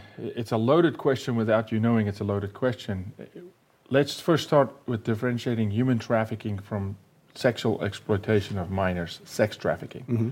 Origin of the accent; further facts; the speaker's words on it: South Africa; moved away as an adult; now in United States; I'm from South Africa. I lived through apartheid. And I migrated from apartheid to the United States